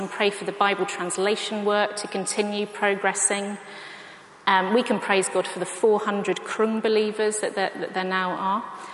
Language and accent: English; England, United Kingdom; I come from England.